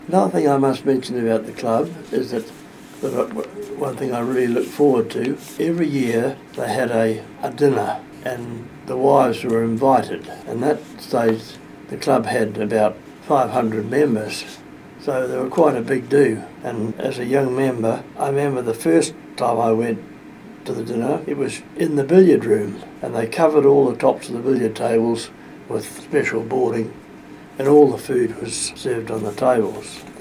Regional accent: Gisborne, New Zealand; born there; moved away as an adult; I was born in Gisborne in 1925. I shifted to Hawke's Bay in 1953 when I got married

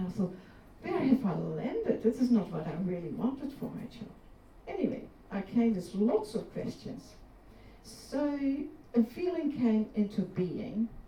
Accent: Netherlands; So for me, growing up in Holland, there was always the awareness that you had an auntie on the other side of the world.

